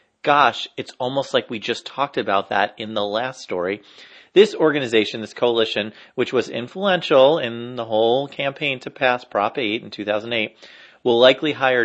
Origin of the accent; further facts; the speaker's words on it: New Jersey, United States; In my home state of New Jersey